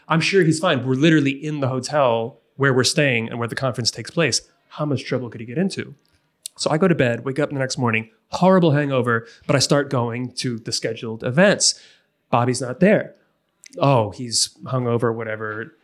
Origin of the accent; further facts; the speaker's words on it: New Jersey, United States; I'm from New Jersey. I'm an Aquarius.